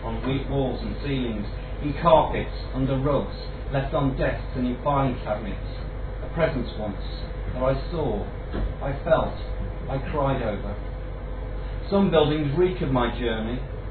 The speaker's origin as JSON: {"language": "English", "town": "Birmingham", "region": "West Midlands", "country": "United Kingdom", "tie": "born there", "said": "As Paul said, I was born in Birmingham and not Coventry, but I've never really had an affinity to Birmingham. And that's why I moved out, really."}